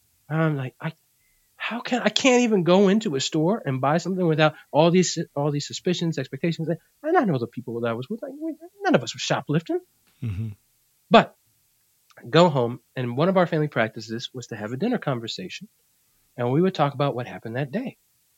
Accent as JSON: {"language": "English", "country": "Puerto Rico", "said": "I'm part of the racialized majority in terms of the island. Why? Because I'm Puerto Rican. I'm from Boricua."}